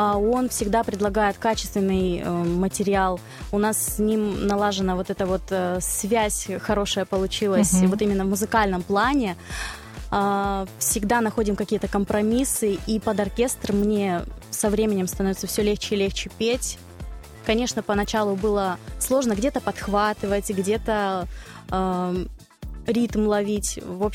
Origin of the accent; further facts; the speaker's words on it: Uporovo, Tyumen Oblast, Russia; в моем родном селе Упорово, откуда я родом.